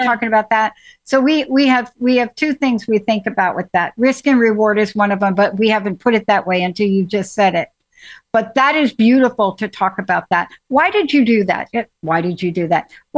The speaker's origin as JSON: {"language": "English", "region": "New Jersey", "country": "United States", "tie": "born or raised there", "said": "And we grew up in New Jersey, which I think was one of the first lottery states."}